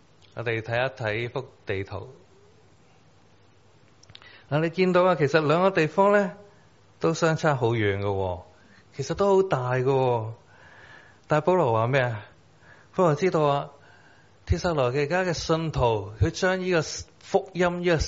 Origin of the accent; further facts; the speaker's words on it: China; 其实咧，我哋中国人咧，其实都冇复活呢个观念噶